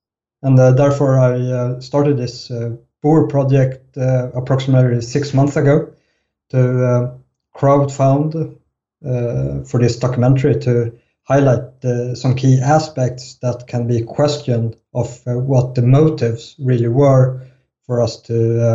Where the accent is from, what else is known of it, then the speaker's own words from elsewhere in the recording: Sweden; English is a second language; as a Swedish, born and raised in Sweden